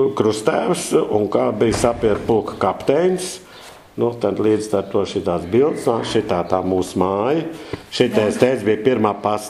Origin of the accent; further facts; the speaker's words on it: Jelgava, Latvia; born there; Piedāvāja darbu Jelgavā. Un tāpēc es esmu dzimis Jelgavā.